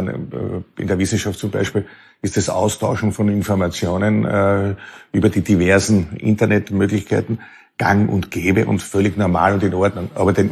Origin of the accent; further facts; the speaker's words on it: Lower Austria, Austria; ich komme aus Niederösterreich, auch aus einem sehr konservativen Elternhaus. Mein Vater, mein Großvater waren sehr auch mit der Kirche verbunden und das hat geprägt, ein 500-Einwohner-Dorf